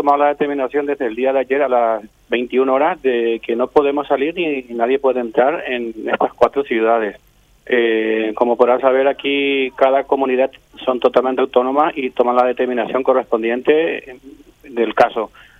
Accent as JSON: {"language": "Spanish", "region": "Asunción", "country": "Paraguay", "tie": "born or raised there", "moved": "yes", "lives_now": "Spain", "said": "soy de Barrio Obrero, oriundo de Barrio Obrero. He trabajado en el Canal 13 como camarógrafo, estuve mucho tiempo ahí. Estoy aquí en España hace 16 años."}